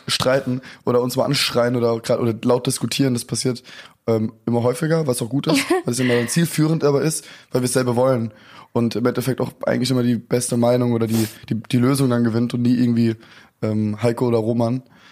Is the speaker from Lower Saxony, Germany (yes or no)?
no; Darmstadt, Hesse, Germany; wir kommen aus Darmstadt und da haben wir halt auch so ein bisschen unsere Ruhe